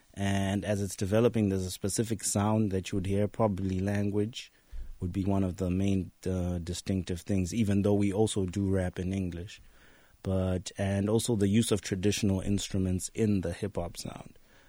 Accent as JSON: {"language": "English", "country": "Zimbabwe", "said": "I'm from Zimbabwe."}